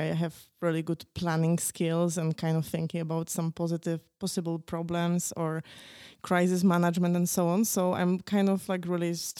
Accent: Poland; born there; English is a second language; So I was born in Poland, actually in the like smaller city, 50,000 near the Czech border, actually.

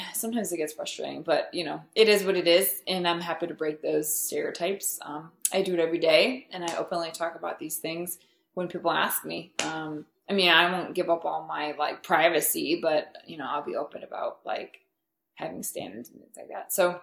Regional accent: United States; yeah, I'm like, you know, I'm American, you know, that kind of thing.

